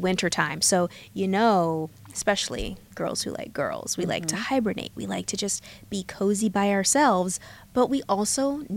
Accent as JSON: {"language": "English", "region": "the South", "country": "United States", "tie": "born or raised there", "said": "I grew up in the South."}